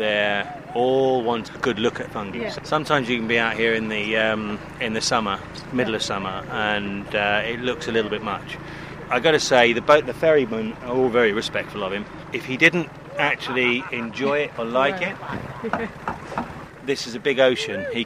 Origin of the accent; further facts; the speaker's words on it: South West England, United Kingdom; I'm from Dorset, England, so I travel probably it's 15 hours door-to-door to get here